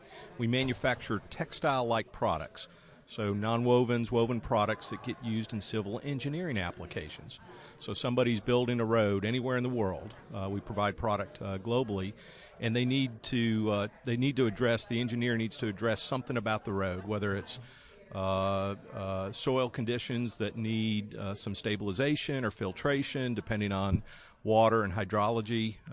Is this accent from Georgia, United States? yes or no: yes; Newnan, Georgia, United States; So I'm from Newnan, Georgia, south of the airport